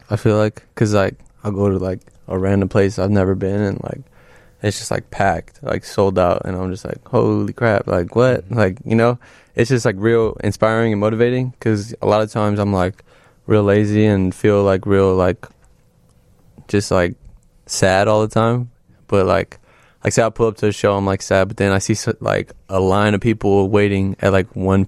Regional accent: Indiana, United States; Like it's like we're from Indiana.

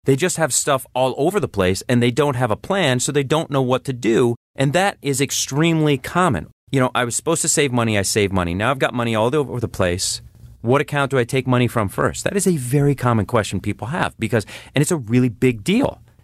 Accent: Durham, Connecticut, United States; And I grew up in Durham. The Durham Fair is here, and you can't beat that.

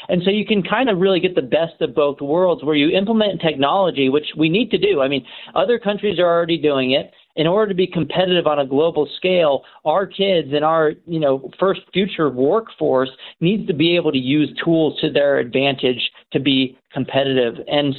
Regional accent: Texas, United States; So as a Texan, if Shapiro doesn't opt in, on behalf of my Texan fellow citizens

